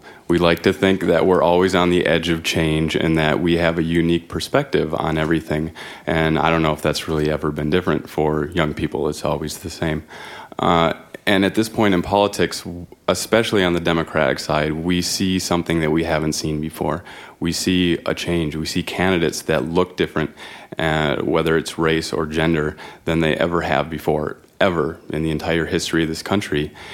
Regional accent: St. Paul, Minnesota, United States; from St. Paul.

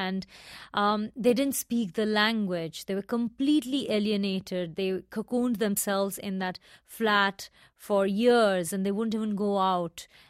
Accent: India; I'm Indian

